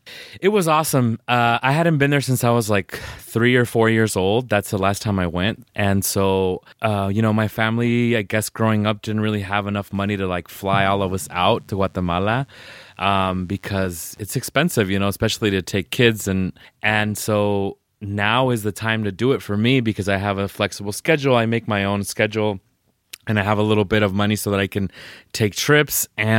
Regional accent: Southwest, United States; And like, I'm from the Southwest and most of my friends here are Mexican American.

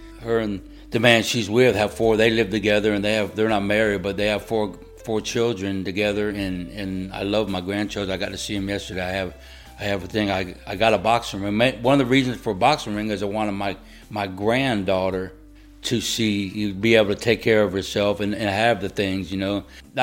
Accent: Florida, United States; now in Ohio, United States; I'm from Florida, maybe from prison, maybe from hanging.

